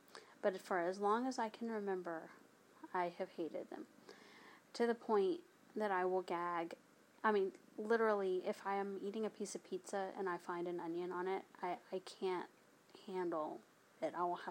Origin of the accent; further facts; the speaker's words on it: the South, United States; I'm from the South. They're butter beans.